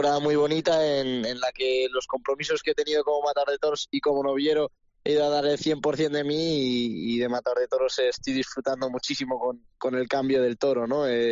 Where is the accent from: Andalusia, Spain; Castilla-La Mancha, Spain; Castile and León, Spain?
Castile and León, Spain; Salamanca; Por ver a mi tierra, Salamanca, en una feria tan especial volcada conmigo